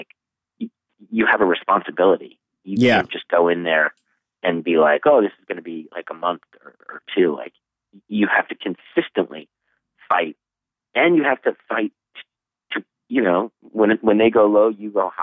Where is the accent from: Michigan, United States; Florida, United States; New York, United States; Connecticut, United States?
New York, United States; Long Island; In Long Island, which is basically kind of like in our backyard of New York City, and I'm originally from Long Island, I was born there